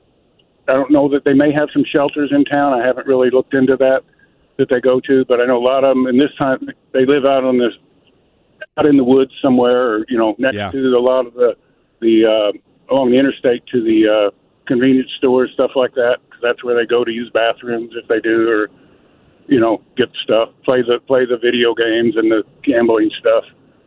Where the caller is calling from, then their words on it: Perryville, Missouri, United States; I'm calling from Perryville, South St. Louis, about 80 miles.